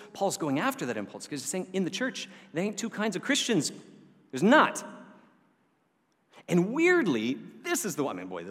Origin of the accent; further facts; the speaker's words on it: the South, United States; accent: Southern; also born or lived in United Kingdom; I am an expatriated Southerner. My accent died long ago because I lived in the UK for a while. That will wash the Southern accent out of most of us.